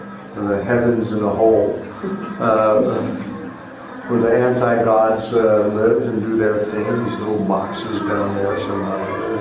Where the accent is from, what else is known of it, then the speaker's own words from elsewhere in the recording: Texas, United States; also born or lived in Oklahoma; And so I grew up in Texas and Oklahoma, it makes me feel right at home.